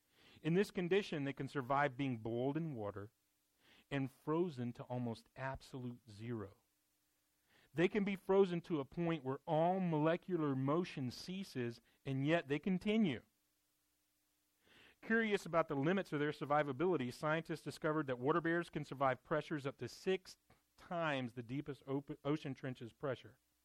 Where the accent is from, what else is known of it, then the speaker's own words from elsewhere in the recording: North Carolina, United States; I'm from North Carolina. They're rednecks and they drink.